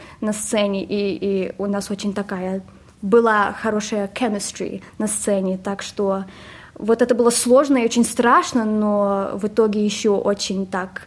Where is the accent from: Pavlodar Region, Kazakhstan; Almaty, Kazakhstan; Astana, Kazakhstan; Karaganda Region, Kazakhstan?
Karaganda Region, Kazakhstan; Zhezkazgan; moved away as an adult; now in Sydney, Australia; В Казахстане я родилась, мы из Казахстана, из Джисказгана.